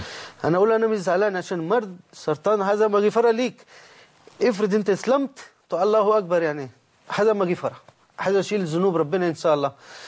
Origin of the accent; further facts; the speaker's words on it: India; Arabic is a second language; now in Egypt; يعني انا من هند، لكن انا لا بحب هند اكتر من مصر